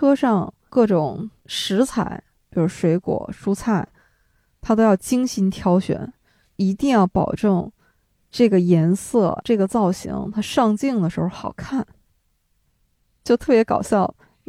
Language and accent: Chinese; northern China, China; 像我们是北方人嘛